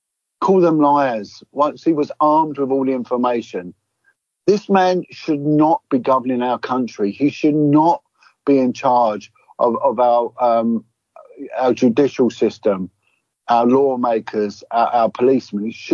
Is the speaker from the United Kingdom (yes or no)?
yes; United Kingdom; Whether they want to erode us as British people, turn us into morons, well, they've done a good job of that.